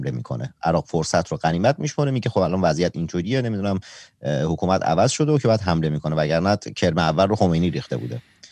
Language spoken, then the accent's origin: Persian; Abadan, Khuzestan, Iran; خودم خب جنوبی هستم و دوران بچگیم بدترین دوران زندگی من تو دوران بچگیم، خب سه بار چهار بار بیشتر پدرمو ندیدم دیگه، داخل آبادان بود، ما جنگ زده بودیم، و اما زمانی که برگشتیم آبادان